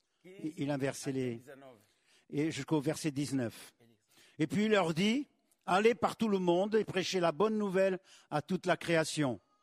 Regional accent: DR Congo; moved away as an adult; also born or lived in Angola; J'étais réfugié depuis 1964 au Congo. Je m'ai emmené là-bas à l'âge de 4 ans. Donc j'ai grandi au Congo.

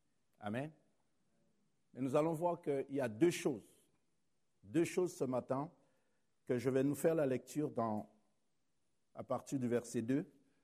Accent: Paris, Île-de-France, France; Donc, je viens de Paris, dans la région parisienne.

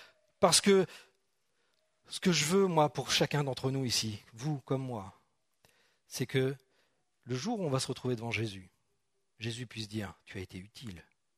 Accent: Normandy, France; parce que je suis normand, c'est pour ça que je parle des forêts normandes.

